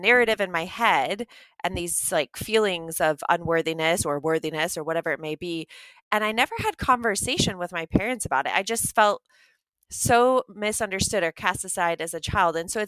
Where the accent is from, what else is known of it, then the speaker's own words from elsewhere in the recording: United States; So for the listeners, we're both American, but I've never ever seen you in America.